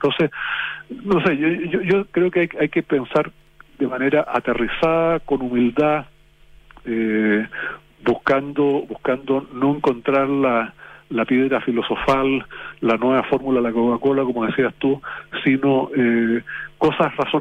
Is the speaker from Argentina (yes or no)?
no; Chile; de cómo somos los chilenos